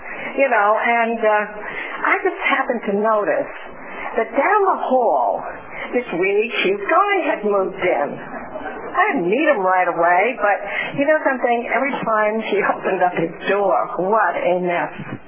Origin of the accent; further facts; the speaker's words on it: New York, United States; because I came from Long Island.